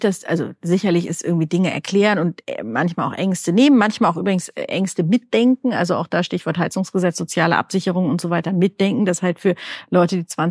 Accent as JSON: {"language": "German", "region": "western Germany", "country": "Germany", "said": "Das, glaube ich, muss man einfach vorab mal sagen als Westdeutscher."}